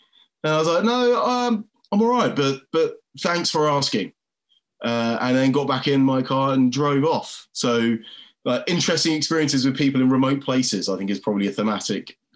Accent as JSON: {"language": "English", "region": "England", "country": "United Kingdom", "said": "I'm like, oh, I'm from England."}